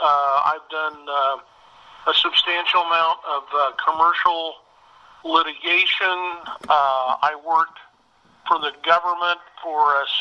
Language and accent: English; Winchester, Indiana, United States; I was born in Winchester, Indiana in 1949.